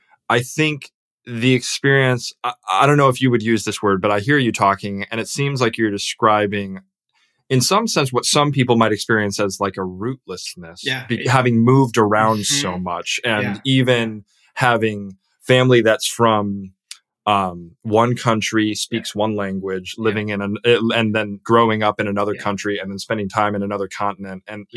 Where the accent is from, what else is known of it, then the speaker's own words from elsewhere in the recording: Chicago, Illinois, United States; moved away as an adult; now in England; I was born in the Chicago area, lived in and around Chicago for, 29 years. Didn't leave the area for college or grad school or anything, just kind of stayed right in that little zone. Until moving to England.